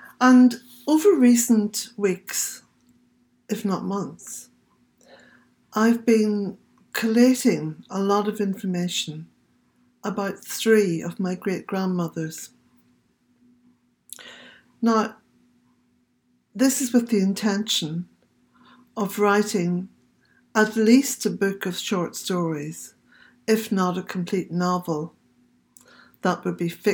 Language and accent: English; Omagh, Northern Ireland, United Kingdom; I grew up in Oma, where granny had her farm.